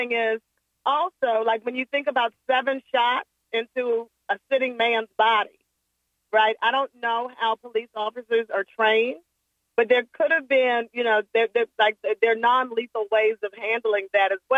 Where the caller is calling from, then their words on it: Chicago, Illinois, United States; I'm calling from Chicago as a Chicagoan.